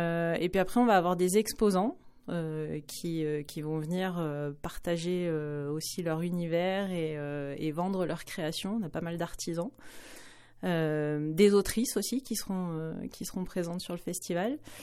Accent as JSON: {"language": "French", "town": "Saint-Étienne-de-Crossey", "region": "Auvergne-Rhône-Alpes", "country": "France", "said": "Je suis de Saint-Étienne-de-Crossey. Moi, j'habite à Saint-Étienne-de-Crossey."}